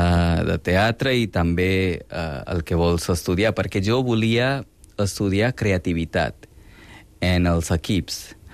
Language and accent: Catalan; India; now in Barcelona, Spain; Jo, com soc de la Índia, doncs jo crec que per això podria fer l'esforç de comprendre una mica més.